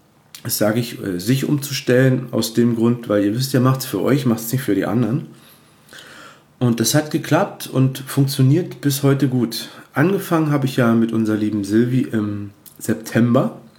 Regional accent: Cottbus, Brandenburg, Germany; now in Peitz, Germany; also ich wohne ja in Peitz, Tono, bei uns in Cottbus, wo ich arbeite und wo meine Heimatstadt ist

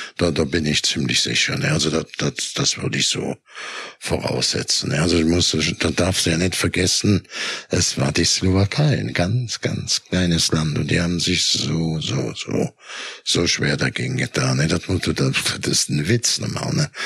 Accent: Germany; da bin ich als Deutscher wieder ein bisschen stolz

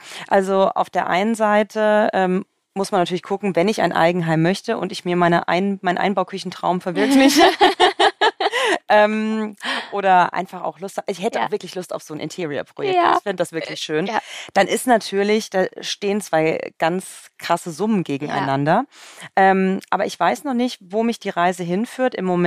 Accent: Westerwald, Germany; Ich komme ja ursprünglich aus dem Westerwald zwischen Köln und Frankfurt.

